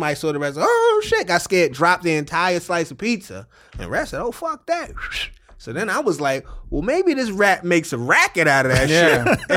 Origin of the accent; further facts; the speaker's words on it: New York, United States; I was proud as a New Yorker.